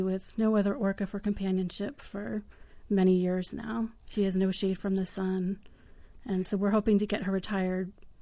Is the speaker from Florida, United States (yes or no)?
yes; Florida, United States; Right. I grew up in South Florida.